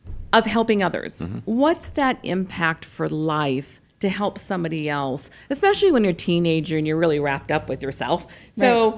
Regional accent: Iowa, United States; So I grew up in Iowa, and Jeff, we had to shovel snow.

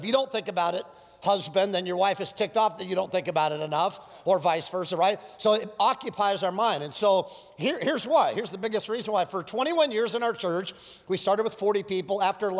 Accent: United States; Do you know we have been programmed growing up in the United States that everything revolves around who?

